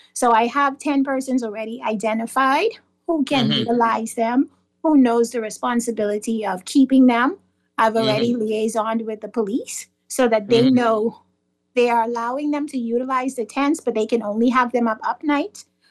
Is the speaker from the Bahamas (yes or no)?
yes; Grand Bahama, Bahamas; now in Nassau, Bahamas; I'm originally from Grand Bahama, and since relocating to Nassau